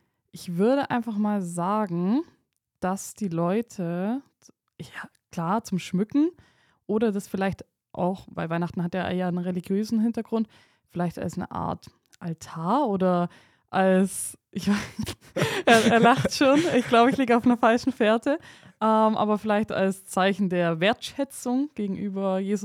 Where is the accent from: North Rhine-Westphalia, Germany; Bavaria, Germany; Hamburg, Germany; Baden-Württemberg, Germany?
Baden-Württemberg, Germany; Ulm; Ich komme natürlich aus Ulm, das ist ein Schwabengebiet.